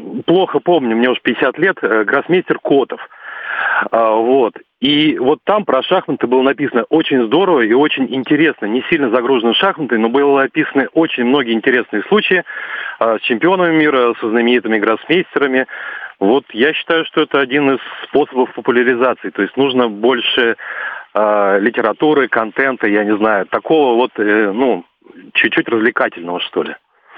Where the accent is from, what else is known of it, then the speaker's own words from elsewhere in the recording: Moscow, Russia; я из Москвы.